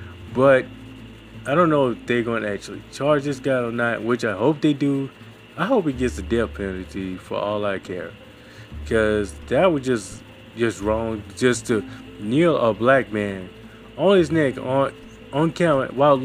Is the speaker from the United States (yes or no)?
yes; Montgomery, Alabama, United States; The curfew has been lifted in my hometown of Montgomery.